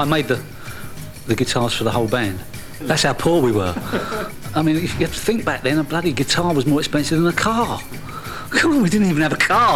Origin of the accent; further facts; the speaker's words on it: Shepherd's Bush, London, United Kingdom; I came from Shepherd's Bush, working class background, slung out of school at 15, straight out to work in a factory.